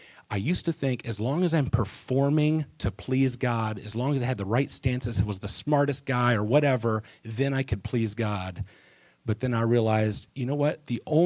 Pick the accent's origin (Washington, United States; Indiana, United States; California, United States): Indiana, United States; Muncie; I grew up in Muncie.